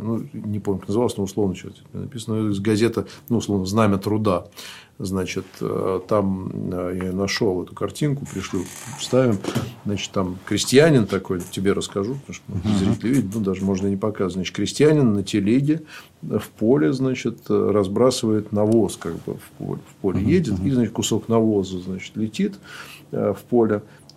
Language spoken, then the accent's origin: Russian; Moscow, Russia; Это же мой район фактически. Я в Крылатском. Ну, в Кунцево я вырос, а жил в Крылатском много раз.